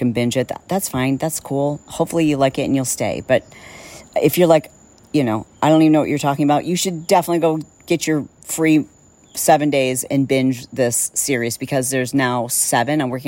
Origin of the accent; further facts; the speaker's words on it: Fowlerville, Michigan, United States; I grew up in Michigan and we moved kind of like all over the state